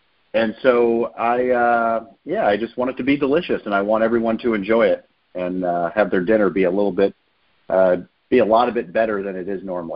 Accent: Chicago, Illinois, United States; I grew up in the Chicagoland area with a bunch of first and second generation Italians.

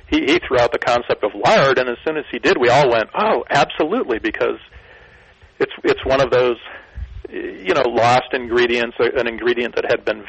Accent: North Dakota, United States; Yes, I'm actually from North Dakota.

